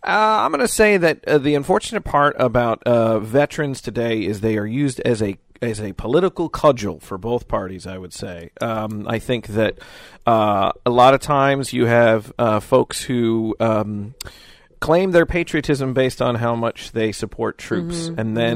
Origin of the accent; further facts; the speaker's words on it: Wisconsin, United States; I make fun of people from Minnesota. Mm-hmm. Yes, mm-hmm. I do. Mm-hmm. Because I'm from Wisconsin.